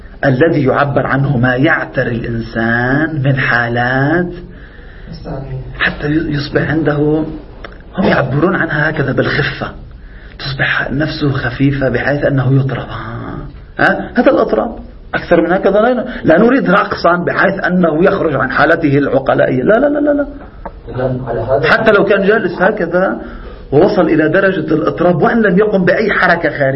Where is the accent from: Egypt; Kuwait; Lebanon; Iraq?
Lebanon; نعم عندنا في لبنان إلى الآن البعض يشوف حرمة غناء هذه